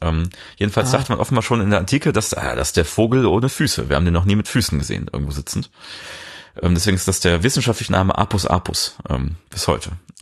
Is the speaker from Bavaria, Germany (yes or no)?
no; North Rhine-Westphalia, Germany; in meiner Heimat in Ostwestfalen gibt es die Uchte für das Morgengrauen.